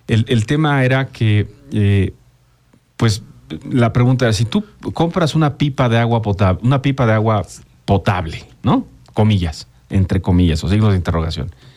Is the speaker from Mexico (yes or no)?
yes; Mexico; Soy mexicano, el agua es de los mexicanos